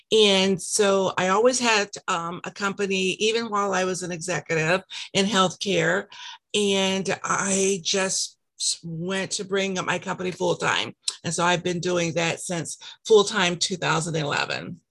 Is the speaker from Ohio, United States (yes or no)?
yes; Columbus, Ohio, United States; My career brought me here about 28 years ago, but I'm actually from Columbus, Ohio, and my career has taken me all around.